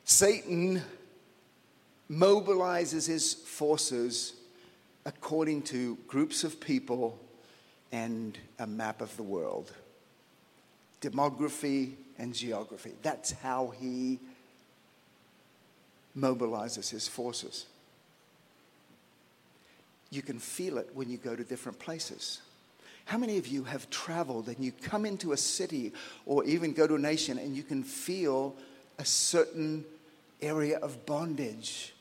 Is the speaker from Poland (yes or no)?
no; Australia; In my home country of Australia, there is a wounded spirit.